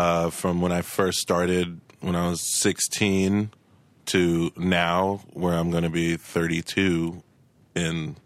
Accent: Tulsa, Oklahoma, United States; Yeah. Well, I grew up in Tulsa, Oklahoma.

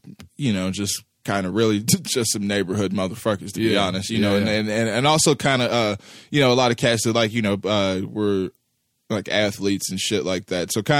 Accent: Kansas City, Missouri, United States; when I was coming up in South Kansas City, in the neighborhood we grew up in Greenfield

